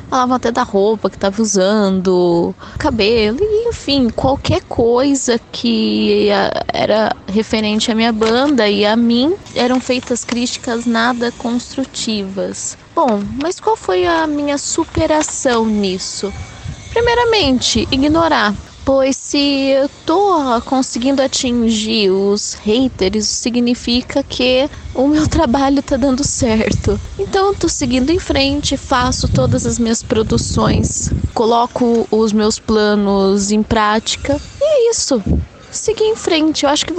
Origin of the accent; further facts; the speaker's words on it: Campinas, São Paulo, Brazil; also born or lived in Monte Mor; baterista das bandas … Sou do interior de São Paulo, digamos que de Campinas e também Monte Mor, que é uma cidade vizinha de Campinas.